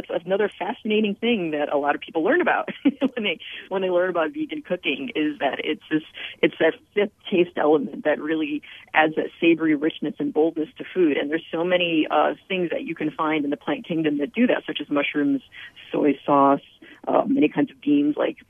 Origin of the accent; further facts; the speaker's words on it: New England, United States; Yeah, my folks are from Venezuela, but I was born here in the United States, New England. And while I grew up with a lot of Venezuelan food at home in New England